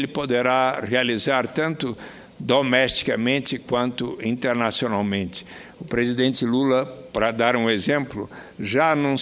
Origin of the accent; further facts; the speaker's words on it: Brazil; ele observou de como nós, brasileiros, temos aqui pessoas de todas as origens